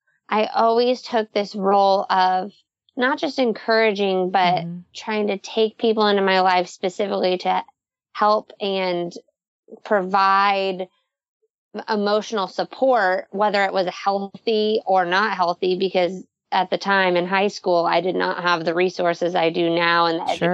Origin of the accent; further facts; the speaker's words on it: Michigan, United States; now in Nashville, United States; Well, I am a Midwest girl living in the South. I'm originally from Michigan, and I love that connection with you, Amber.